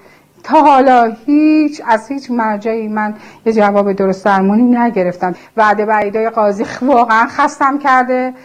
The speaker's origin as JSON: {"language": "Persian", "country": "Iran", "said": "منم یه ایرانیم، بچه منم یه ایرانیه. ما که غریبه نیستیم، ما مال همین سرزمینیم، مال هم مردم همین جاییم."}